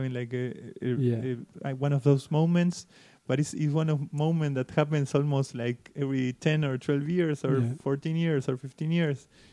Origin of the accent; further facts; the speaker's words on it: Ciudadela, Buenos Aires Province, Argentina; Yes, I'm from Ciudadela, Buenos Aires. I lived there until last year. I live in different part of Buenos Aires. I am coming to Berlin since 2014